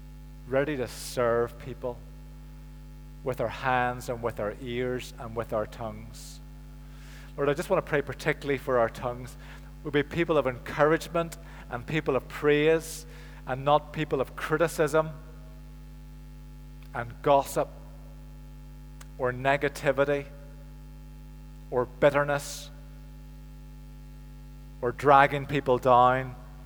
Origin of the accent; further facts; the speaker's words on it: Northern Ireland, United Kingdom; David mentioned one of our weaknesses as Northern Irish Christians, and that is judgmentalism.